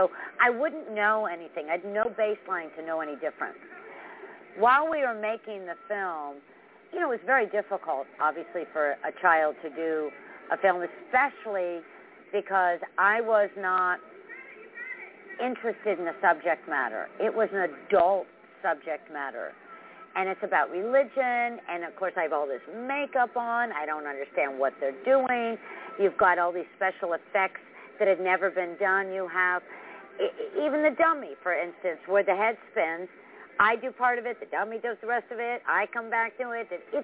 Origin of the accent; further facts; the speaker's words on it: Connecticut, United States; I was a working child actor in New York. I'm from Connecticut.